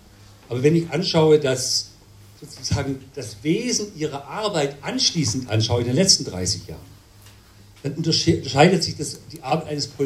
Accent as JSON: {"language": "German", "region": "Baden-Württemberg", "country": "Germany", "said": "als Schwabe, ich bin Schwabe"}